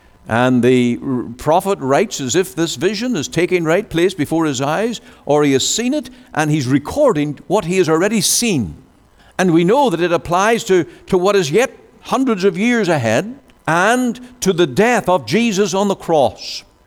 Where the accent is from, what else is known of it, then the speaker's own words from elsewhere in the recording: Ireland; now in Canada; When I grew up in Ireland, we didn't use the word so as like Canadians do.